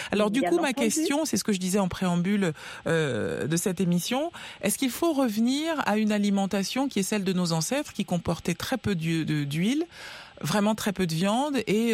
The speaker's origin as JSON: {"language": "French", "country": "DR Congo", "said": "je suis congolaise aussi"}